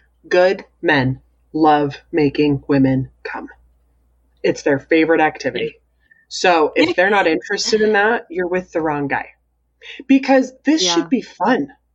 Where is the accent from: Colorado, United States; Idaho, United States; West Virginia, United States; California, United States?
Idaho, United States; I grew up in Idaho, which is a very practical state.